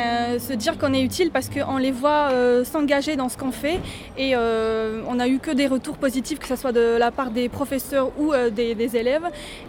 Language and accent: French; Morocco; moved away as an adult; now in Toulouse, France; j'ai 26 ans et je suis originaire du Maroc. Je suis venue à Toulouse pour faire mes études.